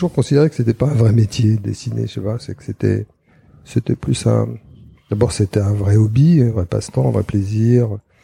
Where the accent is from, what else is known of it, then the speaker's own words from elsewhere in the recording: Grand Est, France; J'étais en Alsace parce que je suis alsacien.